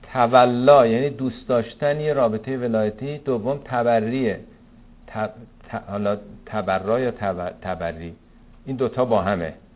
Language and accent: Persian; Iran; ما ایرانی هم عادت کردیم هر چیزی هم تأسیس میشه بالاش می‌نویسیم